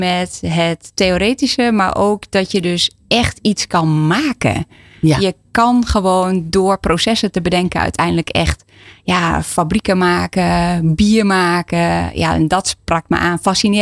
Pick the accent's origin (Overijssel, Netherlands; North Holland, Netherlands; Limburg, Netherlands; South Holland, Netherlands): Overijssel, Netherlands; Enschede; Nou, ik ben al geboren en getogen in Enschede.